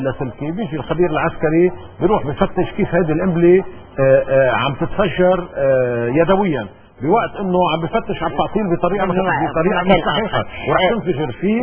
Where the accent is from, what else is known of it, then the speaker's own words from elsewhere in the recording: Lebanon; انا كلبناني شو بدي؟ انا كلبناني اليوم شو بدي؟